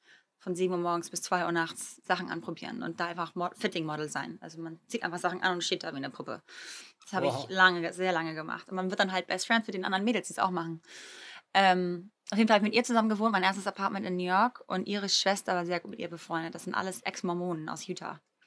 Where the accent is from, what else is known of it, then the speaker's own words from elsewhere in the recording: Greece; Und ich bin in Griechenland groß geworden und ich liebe Griechenland. Ich bin hauptsächlich immer in Griechenland.